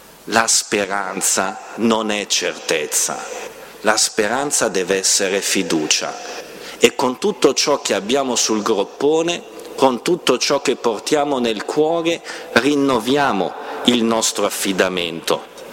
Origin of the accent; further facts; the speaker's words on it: Caronno Pertusella, Lombardy, Italy; ma dall'Ungheria voleva tornare a Caronno Pertusella, il mio paese.